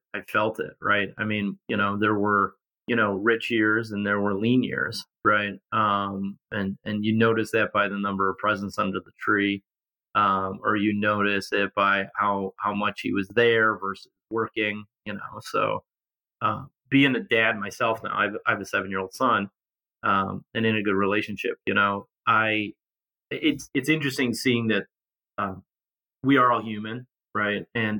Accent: Canandaigua, New York, United States; also born or lived in Rochester, New York; I grew up in Rochester, New York. And then when I was getting ready to enter grade school, my family moved to a farm town in the Finger Lakes called Canandaigua. It was a big change from the city

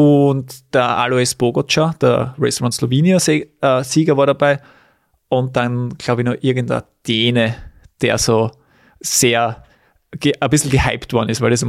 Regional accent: Weiz, Styria, Austria; Wir waren zum Beispiel in Weiz, in meiner Heimat

